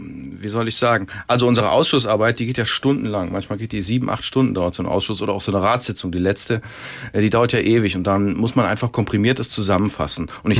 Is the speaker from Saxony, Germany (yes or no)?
no; Cologne, North Rhine-Westphalia, Germany; wenn wir als Kölner uns dem mit anschließen